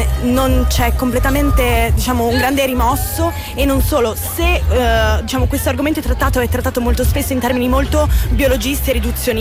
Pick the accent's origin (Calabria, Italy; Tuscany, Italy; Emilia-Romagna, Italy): Emilia-Romagna, Italy; Bologna; now in Venice, Italy; Io sono di Bologna ma studio a Venezia.